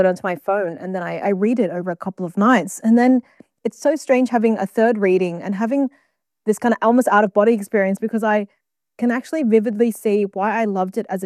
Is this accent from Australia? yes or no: yes; Australia; I am Australian and I think about what it means to live here and to like, inhabit this continent as a settler.